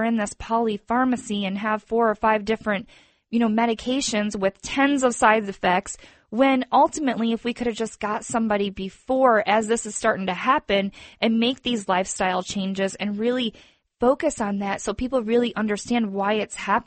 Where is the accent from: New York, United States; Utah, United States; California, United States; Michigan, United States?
Michigan, United States; I grew up in Michigan. Everything closes at 6 o'clock and you go home